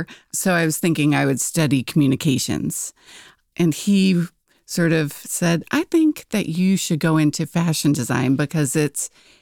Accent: New Jersey, United States; I grew up in New Jersey. That's most of my growing up time was spent in New Jersey. It was, I guess, your typical suburban experience. We lived about 45 minutes outside of New York City.

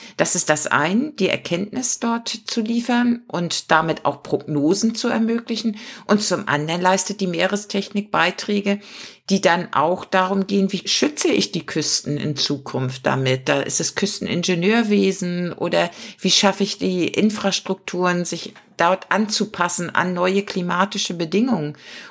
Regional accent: Lübeck, Schleswig-Holstein, Germany; Ja, ich bin in Lübeck groß geworden

